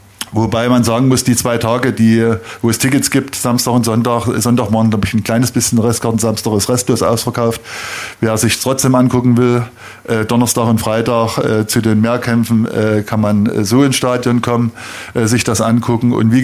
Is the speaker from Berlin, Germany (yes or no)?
no; Dresden, Saxony, Germany; dass es Dresden meine Heimat ist